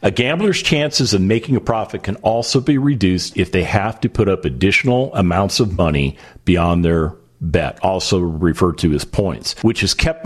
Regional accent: Las Vegas, Nevada, United States; But one of the things that I learned growing up in Las Vegas was that the gambling industry is not built on winners.

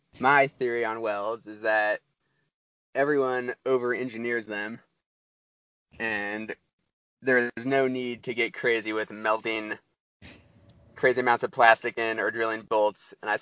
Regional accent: Utah, United States; From Utah.

